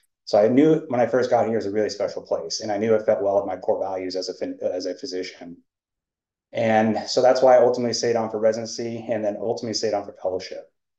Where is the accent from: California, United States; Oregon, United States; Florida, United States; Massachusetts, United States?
Oregon, United States; Portland; So I grew up in Portland, Oregon. I went to high school there and decided to go to University of Washington for college.